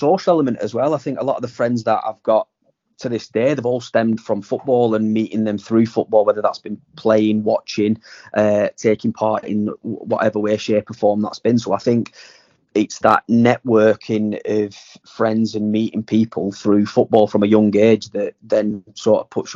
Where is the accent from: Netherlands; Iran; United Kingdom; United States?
United Kingdom; Burnley, North West England; So I grew up in Burnley, Burnley and Briarfield.